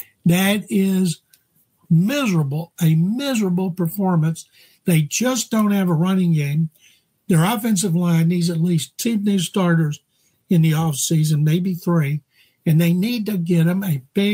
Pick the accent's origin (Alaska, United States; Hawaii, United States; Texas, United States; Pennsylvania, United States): Texas, United States; I want all the Texas teams to win. I'm a Texan.